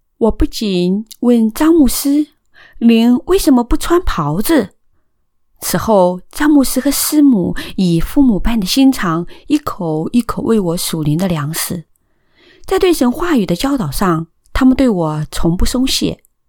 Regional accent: China; 我在中国出生，从小在父亲头上三尺有神灵的敬天教导下成长。

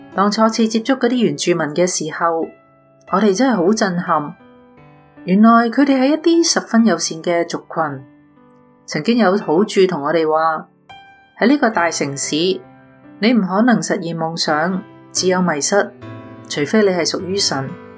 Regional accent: Hong Kong; moved away as an adult; now in Canada; 我是个土生土长的香港人，1990年下嫁瑞典籍的丈夫 Michael， 我们两个在香港认识、结婚、生仔，

